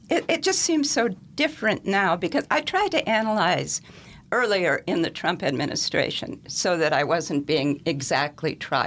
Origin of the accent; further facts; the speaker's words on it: Minnesota, United States; My family, I'm from Minnesota. We are DFL.